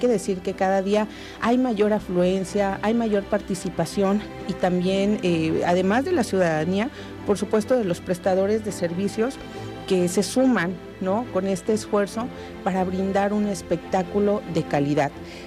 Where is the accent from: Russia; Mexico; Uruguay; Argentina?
Mexico; estas tradiciones que nosotros tenemos como mexicanos, como mexicanas